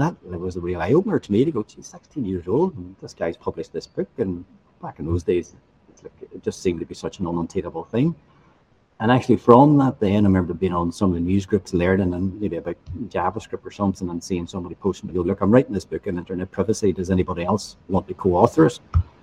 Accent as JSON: {"language": "English", "town": "Derry", "region": "Northern Ireland", "country": "United Kingdom", "tie": "born or raised there", "said": "Eventually came back to Derry then, to my hometown, to bring up the family."}